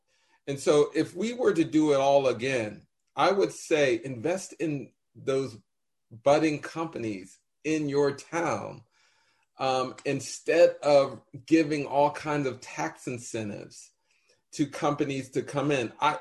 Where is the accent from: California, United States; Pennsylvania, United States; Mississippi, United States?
Pennsylvania, United States; Pittsburgh; I was asked a question about my hometown, Pittsburgh, and a community that I went to school in and lived nearby in East Liberty.